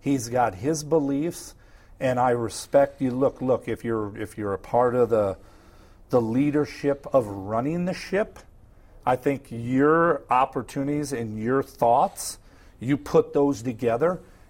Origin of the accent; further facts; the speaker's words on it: Midwest, United States; It did, in the Midwest, growing up in the Midwest